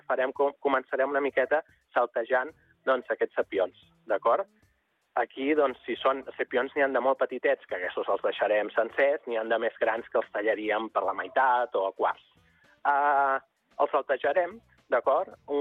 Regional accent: Calafell, Catalonia, Spain; com que soc de Calafell, fer un allioli negat

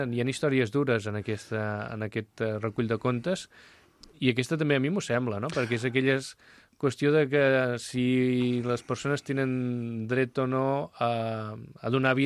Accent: Vilafranca del Penedès, Catalonia, Spain; jo soc de Vilafranca

